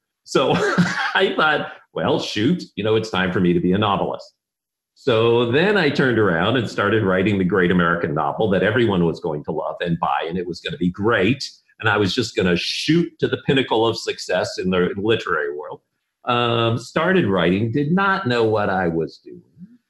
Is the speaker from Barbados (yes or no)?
no; Philippines; We grew up in the Philippines, so we were classic Trek people.